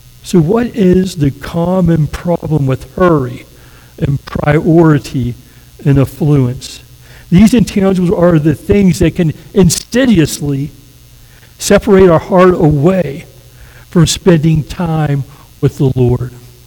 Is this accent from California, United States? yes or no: no; West Virginia, United States; now again, I'm just an old redneck from West Virginia. You know, born and raised in West Virginia.